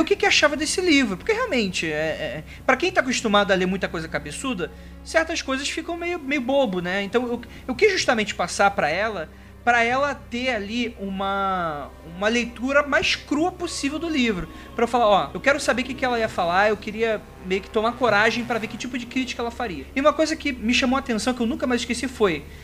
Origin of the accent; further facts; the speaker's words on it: Rio de Janeiro, Brazil; Eu sou carioca